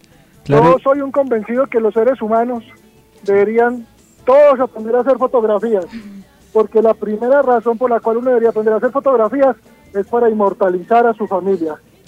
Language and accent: Spanish; Armenia, Quindío, Colombia; una de ellas fue el terremoto del Eje Cafetero. Yo soy de Armenia.